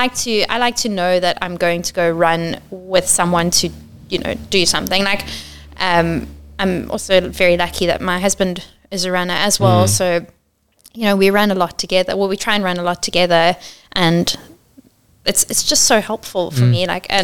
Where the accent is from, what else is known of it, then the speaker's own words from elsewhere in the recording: Durban, KwaZulu-Natal, South Africa; Like, I grew up in Durban too, so I'm aware of what Durban winter is with its 23 degrees.